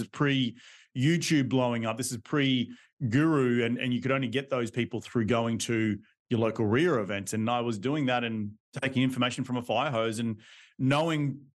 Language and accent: English; Australia; Well, yep, originally from Australia, as you can tell. My West Texas accent gives it away. Moved out here in 2012